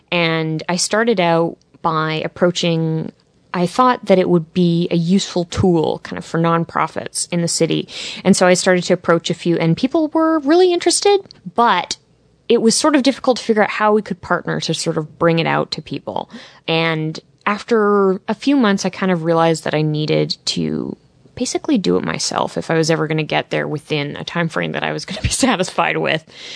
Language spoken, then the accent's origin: English; Canada; I think because of being a Canadian, we don't have that system up in Canada.